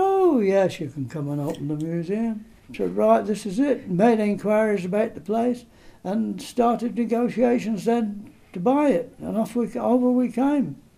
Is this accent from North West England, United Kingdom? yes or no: yes; North West England, United Kingdom; now in Kingston upon Thames, United Kingdom; I was going to say being a Londoner, but I'm not a Londoner, I'm from Lancashire. But as I finished up my days in the army, then I went to London